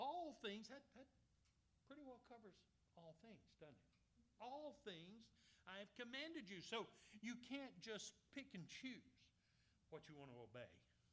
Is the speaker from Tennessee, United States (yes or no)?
yes; Memphis, Tennessee, United States; I'm from Tennessee. I'm from Memphis.